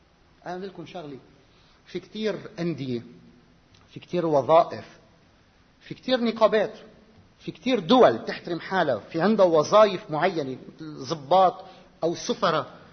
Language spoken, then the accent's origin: Arabic; Beirut, Beirut Governorate, Lebanon; بذكر لما كنت طفل وعم بكبر، وأنا خلقت بمجتمع بحي في بيروت إسلامي مسيحي معاً في تعايش